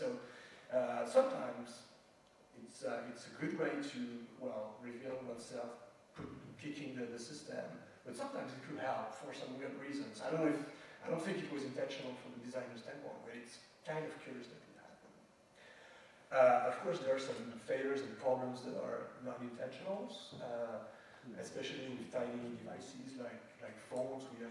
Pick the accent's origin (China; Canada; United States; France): France; But I come from France